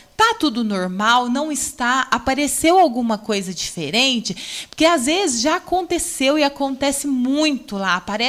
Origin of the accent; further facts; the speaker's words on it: São Paulo, Brazil; born there; now in Guaxupé, Brazil; Então, eu não nasci em Guaxupé, né? Eu nasci em São Paulo, capital, mas tem 21 anos que eu resido em Guaxupé, então me considero de Guaxupé, né?